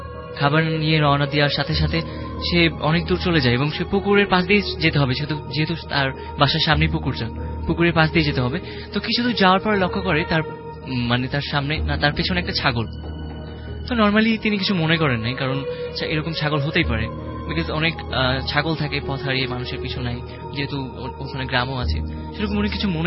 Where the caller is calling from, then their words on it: Dhanmondi, Dhaka Division, Bangladesh; ধানমন্ডি থেকে এসেছি।